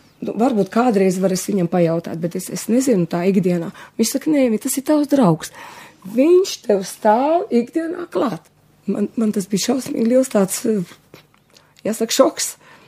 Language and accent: Latvian; Riga, Latvia; born there; esmu dzimusi Līgā, pašā centrā.